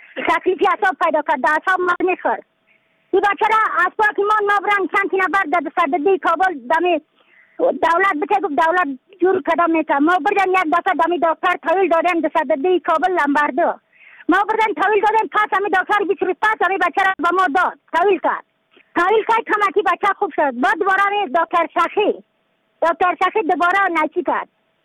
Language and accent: Persian; Badakhshan, Afghanistan; از بدخشان هستم، مرکز بدخشان، ولسوالی اقل پایان، قیره وینگ،